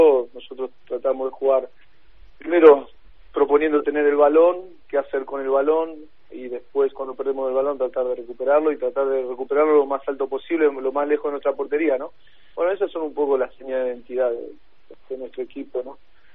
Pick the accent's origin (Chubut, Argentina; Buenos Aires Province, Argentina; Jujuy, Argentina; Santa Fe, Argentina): Santa Fe, Argentina; Murphy; Pablo Gazzaniga, que encima es de mi pueblo, de Murphy, de argentino.